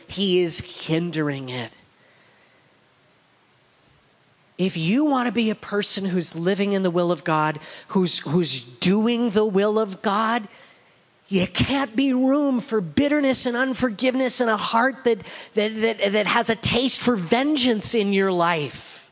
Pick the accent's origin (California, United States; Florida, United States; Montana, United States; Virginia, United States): California, United States; And we grew up out in the Inland Empire.